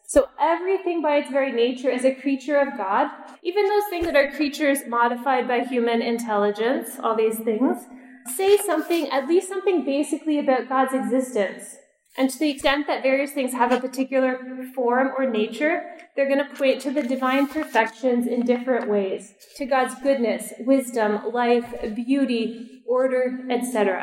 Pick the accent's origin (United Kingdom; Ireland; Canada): Canada; now in United States; So I grew up actually further north. I'm not a native Texan. You can hear that in my voice immediately, right? 8 years in Texas, so I've learned about it, but I grew up in Canada on a farm.